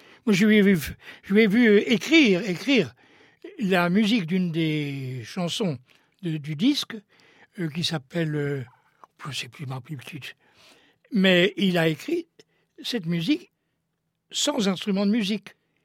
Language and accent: French; Centre-Val de Loire, France; j'ai passé ma jeunesse dans un vieux prieuré, dans un village Sologno, qui, chose étrange pour un village du centre de la France, est entièrement cerné de remparts, avec trois portes de ville monumentales.